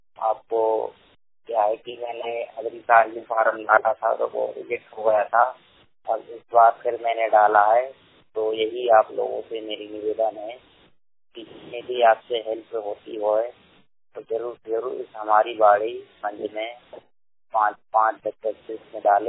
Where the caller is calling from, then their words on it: Bhopal, Madhya Pradesh, India; मैं भोपाल जिले का निवासी हूँ।